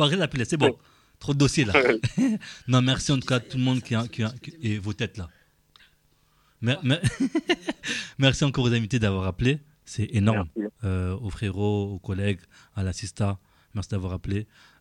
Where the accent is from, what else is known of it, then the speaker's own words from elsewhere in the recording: Marseille, Provence-Alpes-Côte d'Azur, France; en tant que Marseillais, moi je monte à Paris là pour le concert